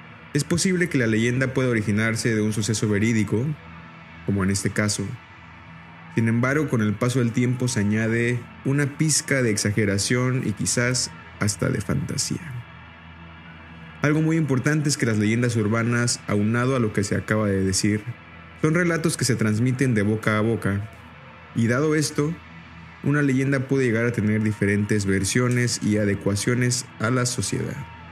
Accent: Querétaro, Mexico; La Hiena de Querétaro, una de las leyendas urbanas más famosas de mi ciudad natal.

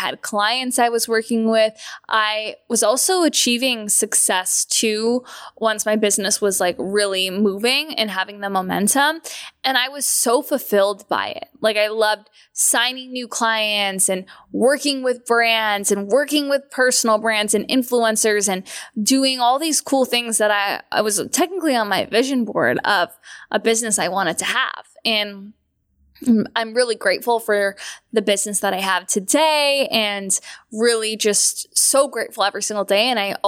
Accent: Canada; now in Los Angeles, United States; As a Canadian, you were luckily allowed some travel time into the States.

